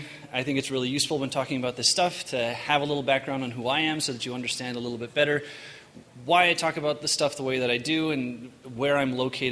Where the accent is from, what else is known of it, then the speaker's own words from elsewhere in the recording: Western Canada, Canada; I was born and raised in Mormon in Western Canada. I come from a long line of Mormons, went to very Mormon high school